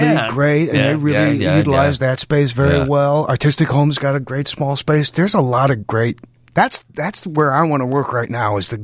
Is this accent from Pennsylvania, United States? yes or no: no; Chicago, Illinois, United States; I'm Chicagoan originally.